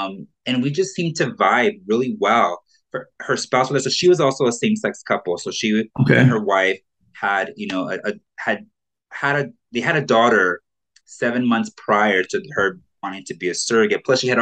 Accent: California, United States; lived in California, which I am from California.

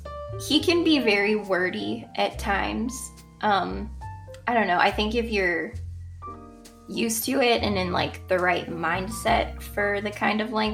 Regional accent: Canada; I am from Canada, and I have been married for 3 years

